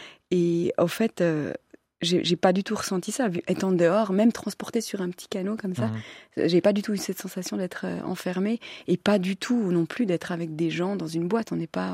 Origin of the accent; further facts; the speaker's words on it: Switzerland; Et en plus, je suis suisse alors que c'était des Français qui exposaient.